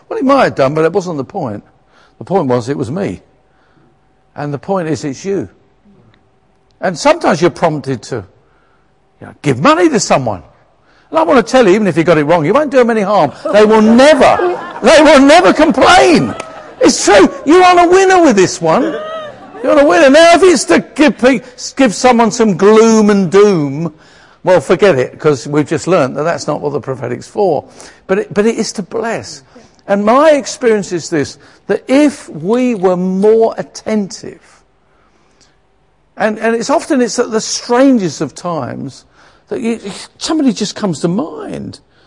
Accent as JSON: {"language": "English", "region": "England", "country": "United Kingdom", "said": "because we're English, we tend to put ourselves down."}